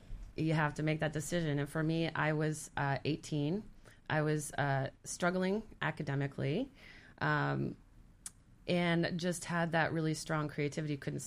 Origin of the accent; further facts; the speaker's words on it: Massachusetts, United States; I grew up in Massachusetts.